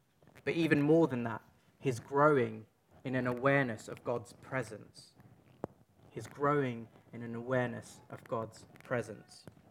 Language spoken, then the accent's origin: English; London, United Kingdom; accent: Cockney; So I'm from East London. I just think of these things in Cockney sometimes.